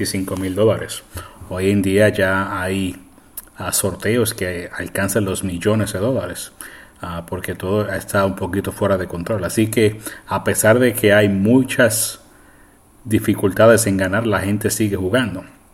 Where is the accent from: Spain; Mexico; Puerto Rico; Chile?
Puerto Rico; yo recuerdo que creciendo en Puerto Rico, en la década de los 70 y los 80